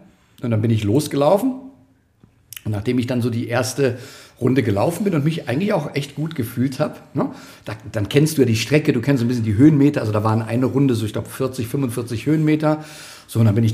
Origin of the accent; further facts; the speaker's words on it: Rhineland, Germany; Also wir als Rheinländer